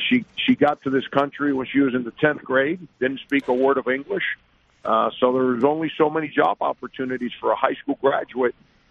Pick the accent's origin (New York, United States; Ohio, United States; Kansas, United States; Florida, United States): Florida, United States; Miami; As a kid growing up, all we had, I grew up in the Orange Bowl neighborhood of Miami.